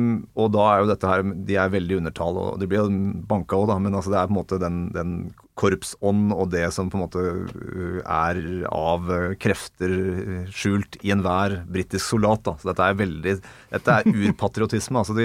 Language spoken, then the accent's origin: Norwegian; Åsa, Buskerud, Norway; Vegård skole I hjembygda mi Åsa innes I Steinsfjorden på Ringerike